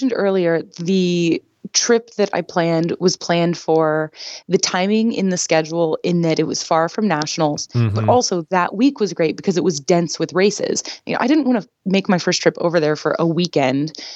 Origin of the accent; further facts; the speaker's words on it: United States; which is a very tricky thing to do as an American woman because we have so many qualified women